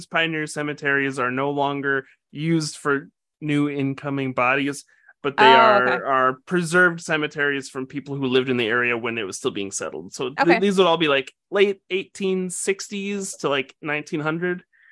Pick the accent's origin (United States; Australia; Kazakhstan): United States; South Dakota; when we opened this up, I said growing up in South Dakota, there weren't a lot of monsters or paranormal things.